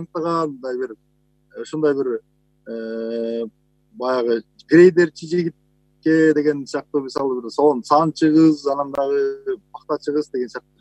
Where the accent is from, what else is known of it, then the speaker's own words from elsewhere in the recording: Talas, Talas Region, Kyrgyzstan; Азыр эми жана Таласта, мен Таласта өскөм да